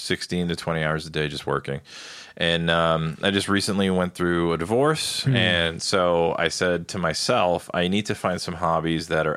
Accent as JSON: {"language": "English", "country": "Ireland", "said": "Even though I'm Irish and I'll probably catch hell for this, I actually liked the English stout better than the Irish stout."}